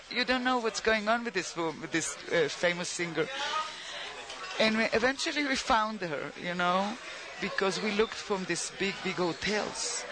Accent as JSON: {"language": "English", "town": "Jerusalem", "region": "Jerusalem District", "country": "Israel", "said": "I said, I'm from Jerusalem, from Israel."}